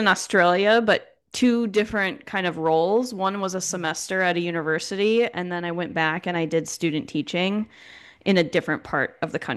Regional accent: Minneapolis, Minnesota, United States; Yeah, so I grew up just outside of Minneapolis, Minnesota

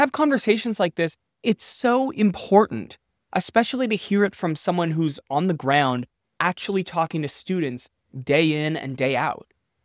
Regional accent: Monmouth, Oregon, United States; Yeah, this is my hometown, Monmouth, Oregon. I graduated from the high school there, Central High School, in 2014

